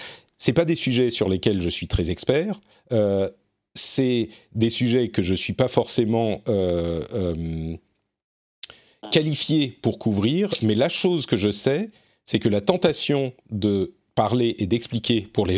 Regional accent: France; J'ai l'impression qu'elle est moins présente chez nous en France, peut-être en Europe

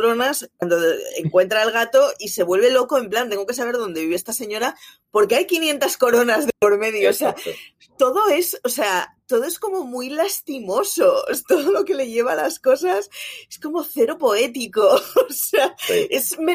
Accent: Barcelona, Catalonia, Spain; yo soy de Barcelona, mis padres son de Euskadi

